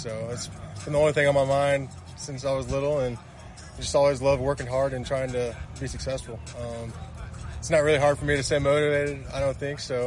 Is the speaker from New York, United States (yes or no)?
no; Dallas, Texas, United States; I'd say 2019 I was in the Texas League, and I'm from Dallas, Texas, so a couple of teams were kind of in that area.